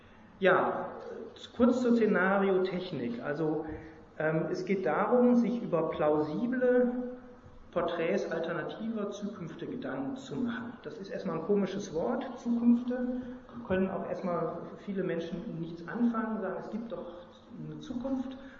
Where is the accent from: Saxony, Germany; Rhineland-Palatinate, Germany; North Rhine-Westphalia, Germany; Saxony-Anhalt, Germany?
North Rhine-Westphalia, Germany; Ich komme aus dem Ruhrgebiet und da kennt eigentlich jeder diesen Typ.